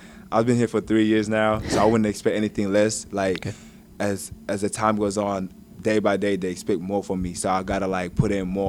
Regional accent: Melbourne, Victoria, Australia; where I grew up in Fitzroy. It's a small suburb in Melbourne. So, like, I grew up in the flats

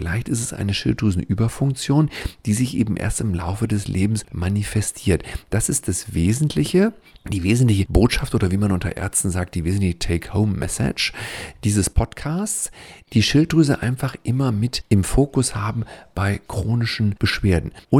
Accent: Wilhelmshaven, Lower Saxony, Germany; Ich komme aus Wilhelmshaven, wie Sie wissen, und es fallen mir da so 2-3 gute Weinhändler ein.

